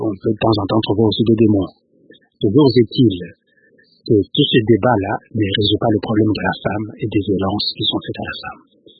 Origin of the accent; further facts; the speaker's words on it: South Kivu, DR Congo; Je vous ai dit que je viens du Sud Kivu